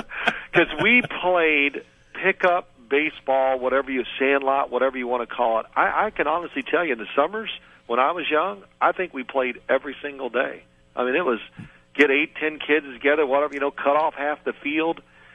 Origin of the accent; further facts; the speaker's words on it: Louisville, Kentucky, United States; I grew up in Louisville, so you guys were it.